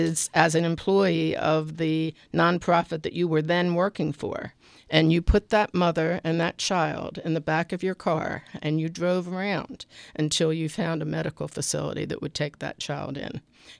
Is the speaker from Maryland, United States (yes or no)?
yes; Baltimore, Maryland, United States; reflections on Baltimore, my hometown